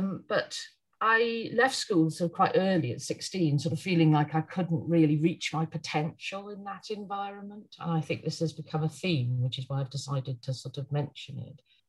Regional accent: Wales, United Kingdom; I grew up in Wales. I think it's an important factor in my life that I grew up within a small community, in fact, a very small community, basically lived in the middle of nowhere

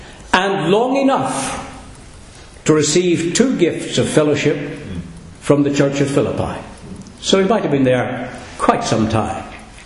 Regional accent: Northern Ireland, United Kingdom; I came from Northern Ireland.

